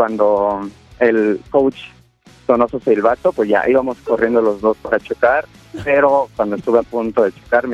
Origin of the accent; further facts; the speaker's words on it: Mexico City, Mexico; Aquí de la Ciudad de México.